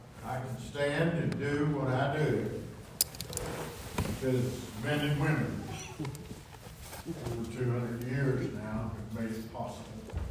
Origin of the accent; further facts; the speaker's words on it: United States; And I'm glad to say I'm an American.